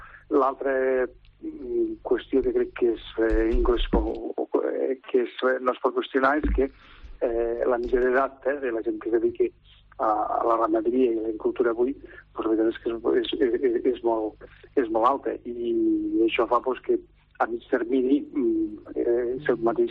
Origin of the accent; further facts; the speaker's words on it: Juneda, Catalonia, Spain; Nosaltres som de Juneda, que estem ben comunicats